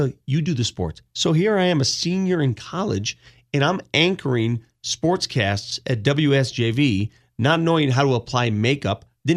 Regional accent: East Coast, United States; accent: Italian; first language Italian; English is a second language; I was from the East Coast. They thought I was a New Yorker.

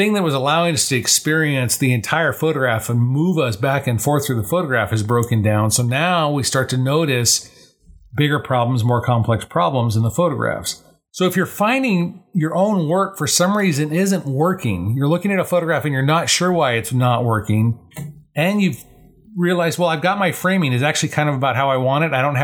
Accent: Colorado, United States; I grew up in Colorado. We used to go to Red Rocks all the time.

